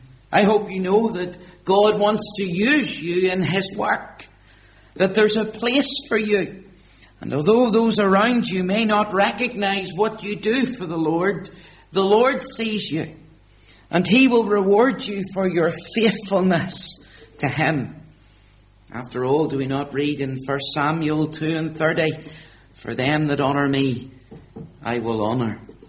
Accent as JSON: {"language": "English", "town": "Belfast", "region": "Northern Ireland", "country": "United Kingdom", "tie": "born or raised there", "said": "I was brought up in East Belfast"}